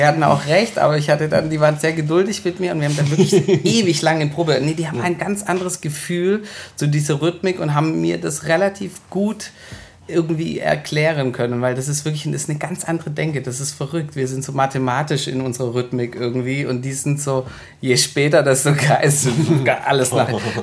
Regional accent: Stuttgart, Baden-Württemberg, Germany; also born or lived in Mannheim; now in Berlin, Germany; ich bin ja ursprünglich Stuttgarter und da mit dem Hip-Hop groß geworden, über Mannheim Studium dann nach Berlin gekommen.

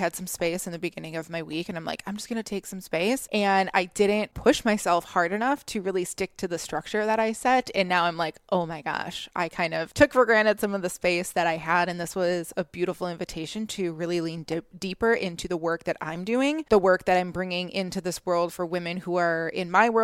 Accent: Midwest, United States; I'm from the Midwest. I'm in Michigan and it's winter time.

